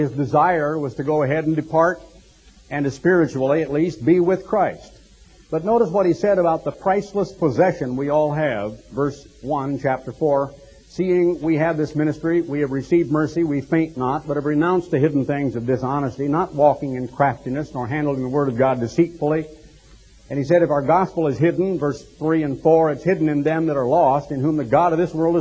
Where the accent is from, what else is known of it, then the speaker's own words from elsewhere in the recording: Eugene, Oregon, United States; people of whom I had read and read in history when I was growing up in Eugene, Oregon